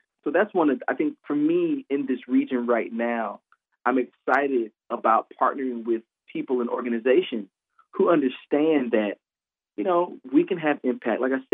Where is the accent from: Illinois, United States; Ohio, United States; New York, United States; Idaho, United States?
Illinois, United States; now in Ferguson, United States; I am actually a native of Illinois. So I'm from Illinois, right across the river. I live in Ferguson now. I've lived there for, you know, about 10 years.